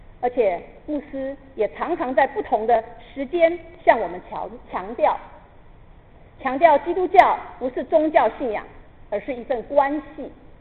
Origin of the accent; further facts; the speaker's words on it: China; 你记得我们中国人讲学徒